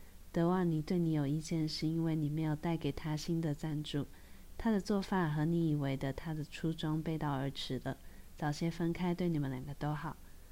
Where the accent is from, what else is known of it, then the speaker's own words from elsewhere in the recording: Taiwan; born there; 我也觉得能够出生在台湾是很幸福的事情